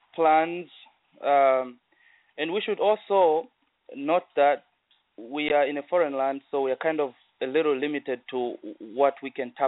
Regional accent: Southern Province, Zambia; moved away as an adult; now in Dallas, United States; I am from Southern Province, and I went to Kalomo High School.

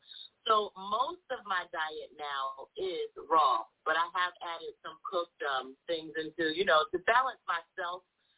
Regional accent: New Jersey, United States; Well, I am definitely from my mother … born and raised in New Jersey.

